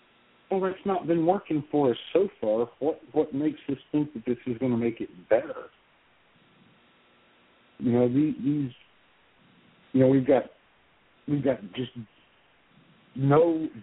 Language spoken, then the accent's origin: English; the South, United States; You know, I mean, I grew up in the South. I grew up around guns all the time.